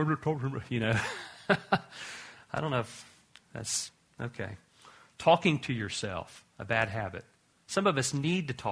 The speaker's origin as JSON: {"language": "English", "region": "the South", "country": "United States", "said": "I'm from the South. You know, we grew up on sugar water, you know."}